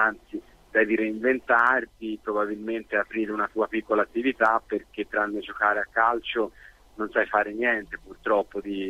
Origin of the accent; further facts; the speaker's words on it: Florence, Tuscany, Italy; also born or lived in Bagno a Ripoli; now in Rome, Italy; Sì, sì, io sono fiorentino doc. Vabbè. Sono solo nato a Bagnaripoli, ma sono poi sempre a Firenze.